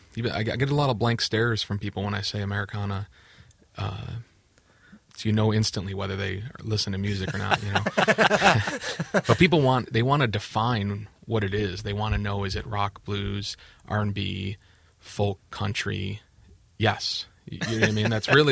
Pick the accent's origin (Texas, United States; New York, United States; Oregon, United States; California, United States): New York, United States; Buffalo; You know, growing up in Buffalo, that doesn't fly.